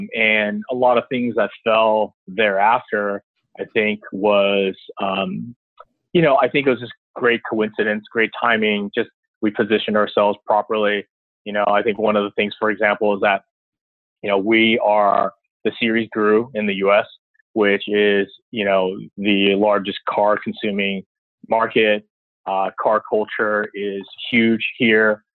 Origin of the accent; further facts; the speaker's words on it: California, United States; I grew up in Southern California, so my high school friends and I would all tinker in cars.